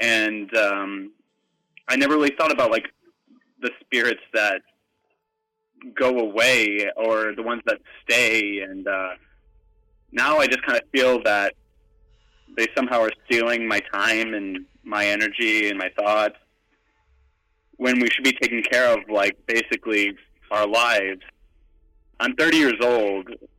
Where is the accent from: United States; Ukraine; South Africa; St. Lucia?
United States; Del Rio, Texas; born there; I was born in Del Rio, Texas